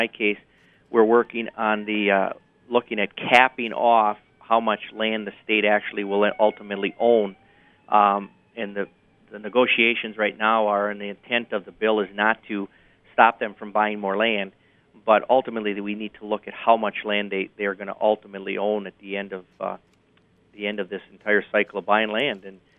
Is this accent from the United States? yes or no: yes; Michigan, United States; I come from the Upper Peninsula